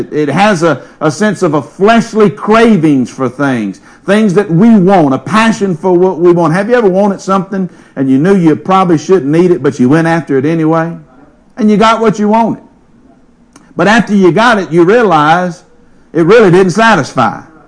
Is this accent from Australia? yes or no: no; Covington, United States; born or raised there